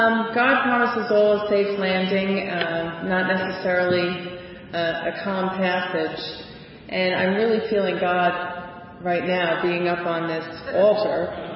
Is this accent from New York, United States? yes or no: no; New Jersey, United States; I grew up Irish Catholic in New Jersey, so it meant a lot to me to get married in the church, in the Catholic Church.